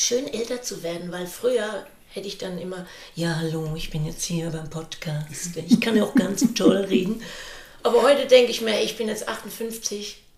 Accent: Rhineland-Palatinate, Germany; born there; Ich bin in der Pfalz geboren.

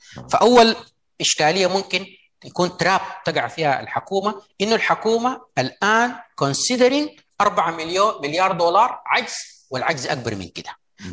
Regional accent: Sudan; النظام الجمركي عندنا في السودان

